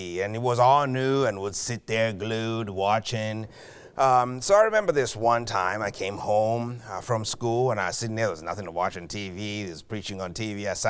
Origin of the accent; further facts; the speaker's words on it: Zambia; moved away as an adult; now in United States; But I was born and raised in Zambia, Africa. I came to the U.S. when I was 19 years old, some long time ago.